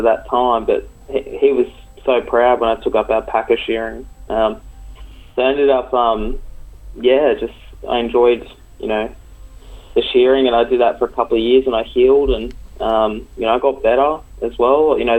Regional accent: Nowra, New South Wales, Australia; born there; and that's where I was born as well. I was born in Nowra, so it's kind of like I'd always spent time in the Illawarra and South Coast.

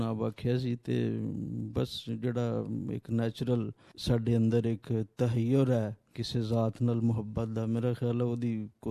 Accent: Kanjrur, Punjab, Pakistan; ਨਾਰੋਵਾਲ ਦੇ ਲਾਗੇ ਇੱਕ ਕਸਬਾ ਸੀ ਕੰਜਰੂੜ, ਤੇ ਉੱਥੇ ਅਸੀਂ ਜੰਮੇ ਹਾਂ ਜਨਾਬ। ਤੇ ਉੱਥੇ ਹੀ ਅਸੀਂ ਮੈਟ੍ਰਿਕ ਕੀਤਾ

